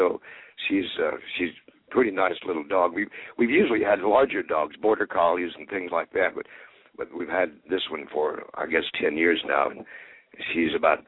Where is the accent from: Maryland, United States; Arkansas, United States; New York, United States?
Arkansas, United States; now in Branson, United States; I'm originally from Arkansas. I was born and raised in Arkansas, in sort of the north central part of Arkansas, about 90 miles from north of Little Rock.